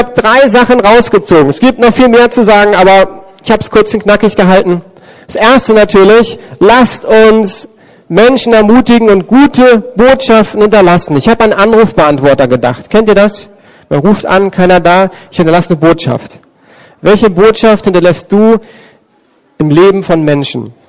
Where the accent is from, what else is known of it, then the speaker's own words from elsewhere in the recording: Berlin, Germany; dann spannst du dich als Berliner, weil du merkst, ich bin ganz alleine unterwegs.